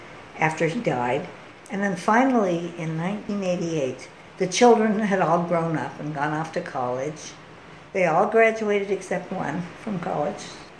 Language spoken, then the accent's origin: English; Salt Lake City, Utah, United States; I just wasn't very comfortable growing up in the Mormon environment of Salt Lake City.